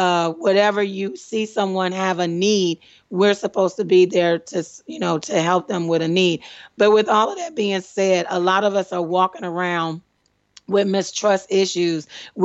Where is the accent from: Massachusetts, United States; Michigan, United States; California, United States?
Michigan, United States; Detroit; now in Washington, United States; I mean, Lord, I miss y'all, Detroit. Love y'all, Detroit, my hometown. Right here in D.C.